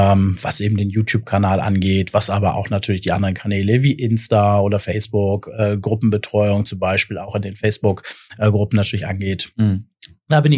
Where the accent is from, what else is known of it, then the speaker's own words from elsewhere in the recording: Emden, Lower Saxony, Germany; Ja, also ich komme aus dem schönen Ostfriesland, aus Emden und habe Elektrotechnik tatsächlich mal studiert